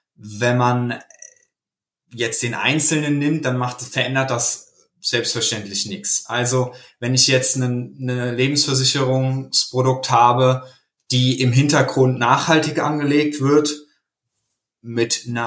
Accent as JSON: {"language": "German", "town": "Koblenz", "region": "Rhineland-Palatinate", "country": "Germany", "said": "Genau, ich komme aus Koblenz"}